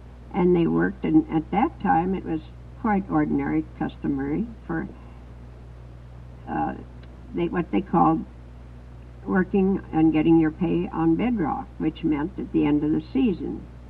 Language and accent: English; Dawson, Yukon, Canada; born there; also born or lived in Fairbanks, United States; I, as Jim said, I was born in Dawson. My mother went to Circle to take the boat, and it happened to be going upriver, so I was born in Dawson at St. Mary's Hospital.